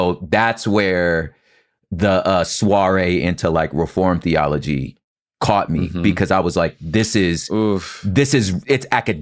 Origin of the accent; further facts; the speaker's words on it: California, United States; And again, I'm from California, so I didn't know nothing about